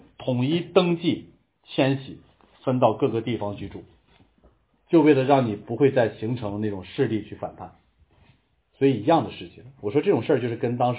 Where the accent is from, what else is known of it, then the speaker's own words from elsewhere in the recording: Shanxi, China; 我是山西人嘛，我们那个霍州北边有一个小城市小县城，很多人都听过，叫做洪洞，